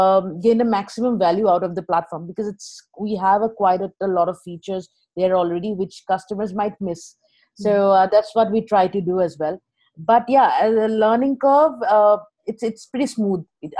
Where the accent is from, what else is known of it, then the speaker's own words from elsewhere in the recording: India; English is a second language; also born or lived in England; now in Bangalore, India; I am from India, and I'm currently based out of Bangalore.